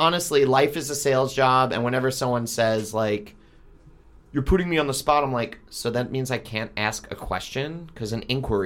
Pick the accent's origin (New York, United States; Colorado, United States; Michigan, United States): New York, United States; now in Woodland Hills, United States; I liken the Valley to where I grew up on Long Island. It's, like, very close to the major city, but it's still suburban.